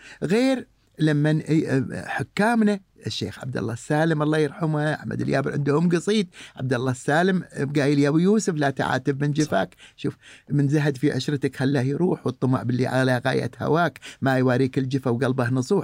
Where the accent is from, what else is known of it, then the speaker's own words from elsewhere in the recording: Kuwait; هو اول مطرب رجالي يدش مجتمع النساء عندنا بالكويت